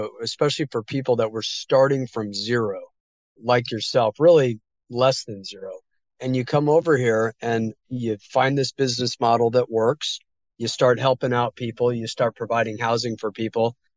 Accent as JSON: {"language": "English", "town": "Houston", "region": "Texas", "country": "United States", "tie": "born there", "said": "I do think, obviously, I was born in Houston, so I don't have, I call it the immigrant edge."}